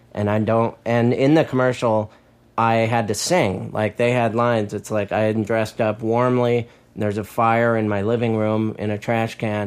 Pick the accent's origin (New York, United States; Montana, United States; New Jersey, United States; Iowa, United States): Montana, United States; Missoula; moved away; also born or lived in Texas; I'm from Montana, And then I lived in Texas. And then I lived here the last 4 years.